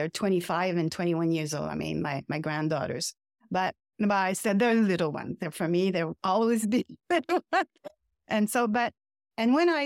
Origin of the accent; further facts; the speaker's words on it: Canada; English is a second language; I am French Canadian, so the population here knows about it.